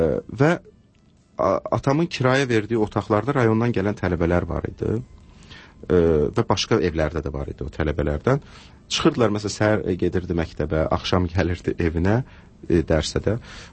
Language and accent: Azerbaijani; Baku, Azerbaijan; Ki, mən məsələn, Sovetskada da olub böyümüşəm.